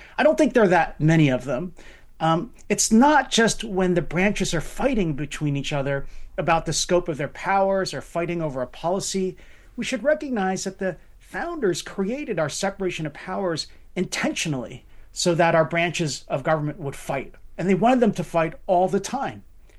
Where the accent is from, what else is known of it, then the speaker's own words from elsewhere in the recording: Philadelphia, Pennsylvania, United States; You forgot to mention my most important qualification is I grew up in Philadelphia.